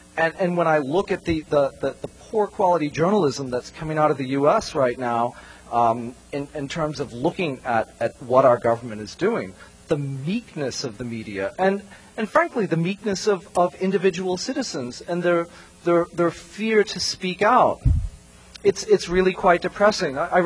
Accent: United States; Look, this is America. I have the right, as an American, to travel anywhere I feel like it.

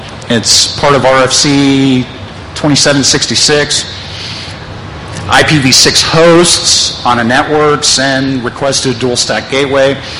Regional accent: Jacksonville, Florida, United States; okay, I'm from Jacksonville, Florida

